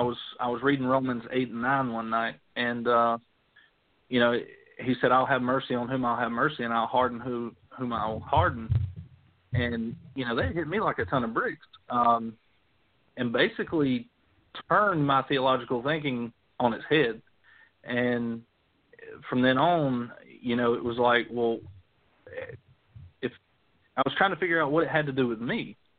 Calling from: Georgia, United States; So I'm calling from Georgia. My religious background, my parents, Jesus was a household name. You know, we were raised to believe in God, believe in Jesus, and to trust him. Church, we were in and out of church here and there. Down here, there's a church on every street corner.

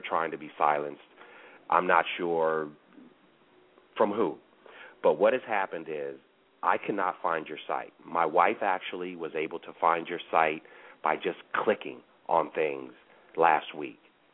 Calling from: Los Angeles, California, United States; No, I'm actually calling from the West Coast, Los Angeles.

